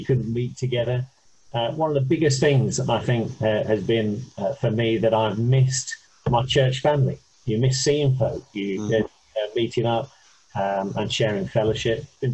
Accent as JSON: {"language": "English", "town": "Ipswich", "region": "East of England", "country": "United Kingdom", "tie": "born or raised there", "also_born_or_lived": "West Midlands", "said": "Well, I was born in the West Midlands. We moved to Ipswich when I was about 10."}